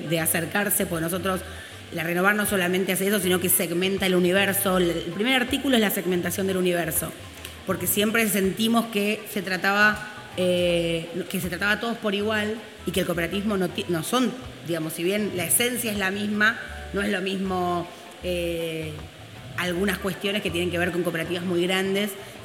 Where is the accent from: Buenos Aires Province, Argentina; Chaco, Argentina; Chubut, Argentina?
Buenos Aires Province, Argentina; Tandil; Nosotras somos de Tandil, provincia de Buenos Aires.